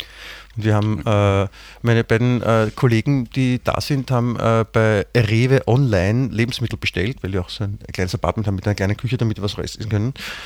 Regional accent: Germany; Ja, ich bin ein Deutscher.

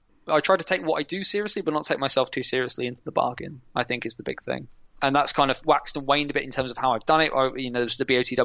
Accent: United Kingdom; I never say I'm English or anything else. I say I'm British because I am part English, part Welsh, and part Irish.

